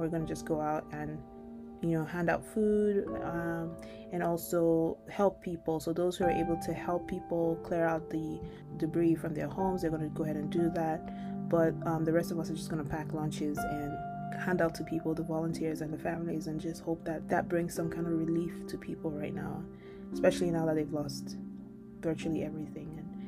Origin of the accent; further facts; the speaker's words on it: Umuahia, Abia, Nigeria; So I'm from Umuahia, local government area. But I'm also from Ubakala, even in my village.